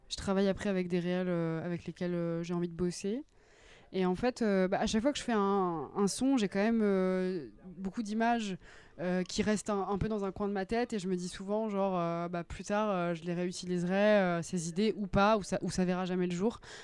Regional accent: Le Havre, Normandy, France; Mais parce que c'est ma ville natale, c'est ma ville de cœur. Je trouve qu'il y a vraiment matière à faire plein de choses visuellement. En plus, au Havre, c'est vraiment une ville que j'adore

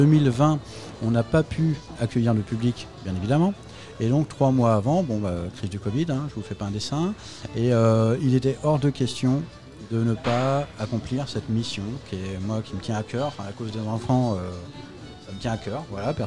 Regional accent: Nantes, Pays de la Loire, France; Et comme je suis nantais.

